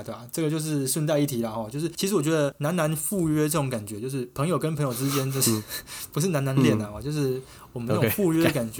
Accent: Changhua County, Taiwan; 因为我是南部人，所以我觉得台北相对于我，比较吸引我的是外省菜。是外省菜，因为毕竟我们在彰化地区嘛，没有太多的那种外省的料理。

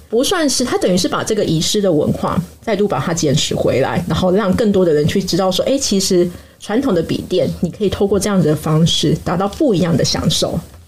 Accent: Taipei, Taiwan; 我是一个土生土长已经三十几年的台北人，

